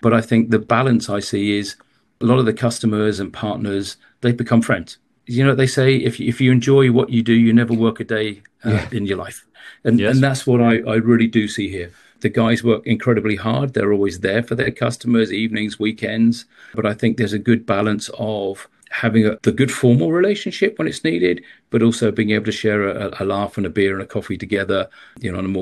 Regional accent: United Kingdom; Obviously, as a Brit, I struggle with some of the languages.

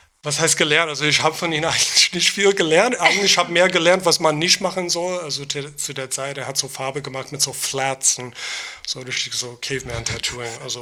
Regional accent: Long Island, New York, United States; German is a second language; also born or lived in Queens; ich bin in Queens geboren, aber ich bin auf Long Island aufgewachsen.

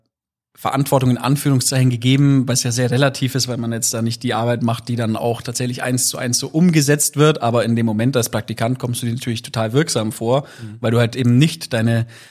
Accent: Wertingen, Bavaria, Germany; In Wertingen war ich auf der Schule. Also erst in Wertingen, das ist eigentlich mein Heimatort.

